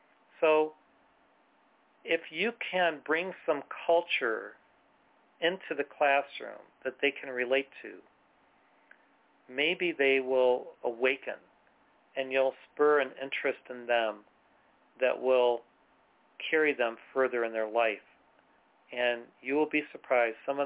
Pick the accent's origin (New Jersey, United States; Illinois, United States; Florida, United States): Illinois, United States; because I grew up near Chicago in a fairly well-to-do, fairly rich suburb that was virtually all white people.